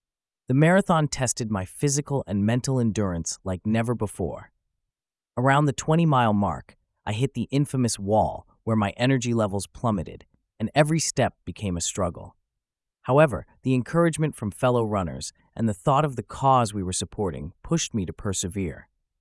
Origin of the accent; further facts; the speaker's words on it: Bristol, South West England, United Kingdom; The event took place on a crisp autumn morning in October in my hometown of Bristol.